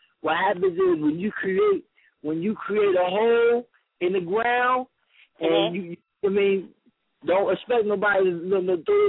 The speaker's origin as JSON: {"language": "English", "town": "Milton", "region": "New Jersey", "country": "United States", "tie": "born or raised there", "said": "I told somebody, well, I grew up in Milton, Jersey."}